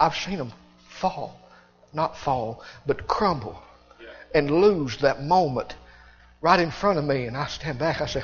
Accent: United States; I love Monroe. I'm glad I'm an American.

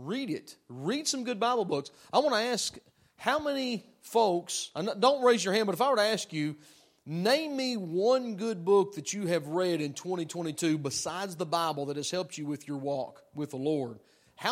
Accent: Tennessee, United States; I'm a redneck from Tennessee. Look, I am a hillbilly, and I like classical music.

